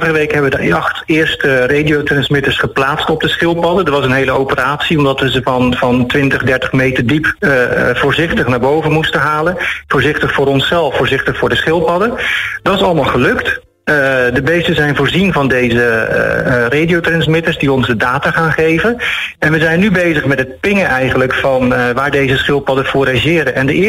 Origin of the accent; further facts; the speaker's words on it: Curaçao; door verontreinigd water wat wij zelf als Curaçaoënaars lozen in onze wateren, in de zee